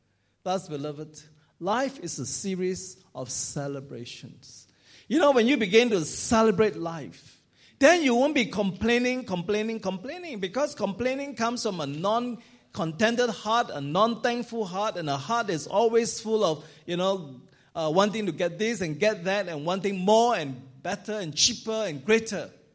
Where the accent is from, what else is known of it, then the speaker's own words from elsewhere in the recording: Singapore; I'm speaking as a Singaporean